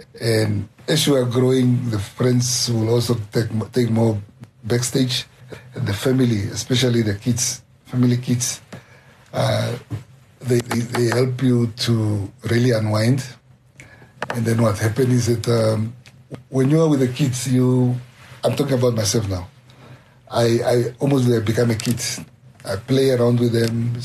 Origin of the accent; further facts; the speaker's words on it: Windhoek, Khomas, Namibia; growing up in Katutura, also where poverty was quite rife